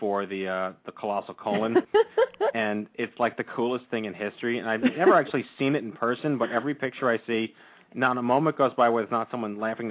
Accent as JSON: {"language": "English", "region": "New York", "country": "United States", "accent": "New York", "said": "And for tolerating my New York accent, perhaps."}